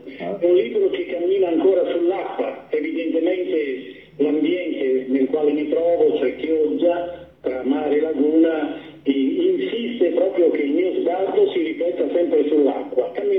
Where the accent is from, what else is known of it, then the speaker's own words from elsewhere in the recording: Pellestrina, Veneto, Italy; born there; Pellestrina, dove io sono nato, quindi.